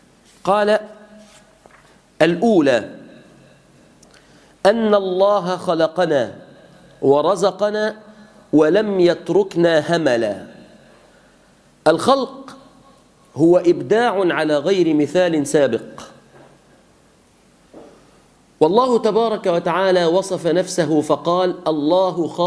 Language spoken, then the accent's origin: Arabic; Egypt; احنا من مفاخرنا كمصريين